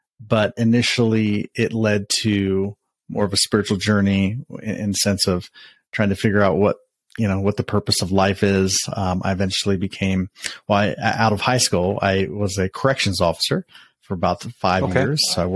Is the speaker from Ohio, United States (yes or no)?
yes; Columbus, Ohio, United States; Was born and raised in Columbus, Ohio.